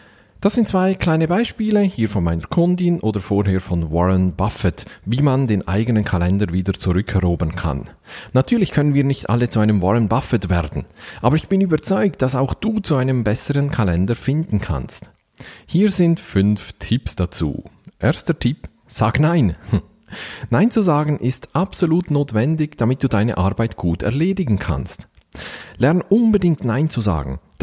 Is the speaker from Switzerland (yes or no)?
yes; Switzerland; Ich weiß nicht, ob das ein Helvetismus ist. Bei uns in der Schweiz bezeichnet man damit eben die regelmäßigen Termine